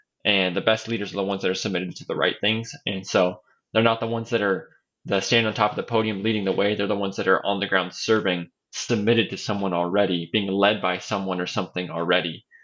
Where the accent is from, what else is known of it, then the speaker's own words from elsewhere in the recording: Idaho, United States; I'm a bit of an outdoorsman growing up in Idaho.